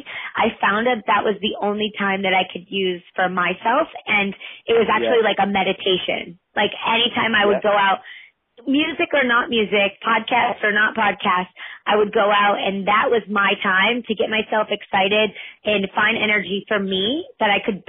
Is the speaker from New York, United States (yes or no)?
yes; Livonia, New York, United States; But yeah, so I grew up in Livonia. I went to school there. I was very active, loved playing sports.